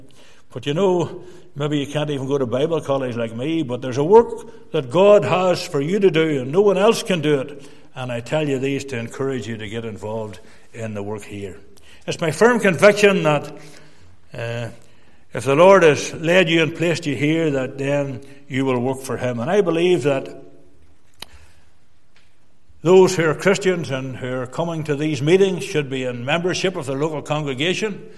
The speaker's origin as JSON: {"language": "English", "town": "Dromore", "region": "Northern Ireland", "country": "United Kingdom", "tie": "born or raised there", "said": "something which had never occurred before in my hometown of Dromore."}